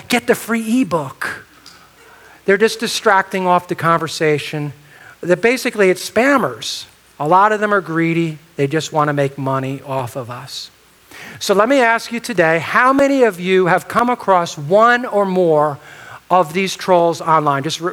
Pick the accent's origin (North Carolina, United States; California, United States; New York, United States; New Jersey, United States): New Jersey, United States; And I personally take that hard, okay, because I'm from New Jersey, all right?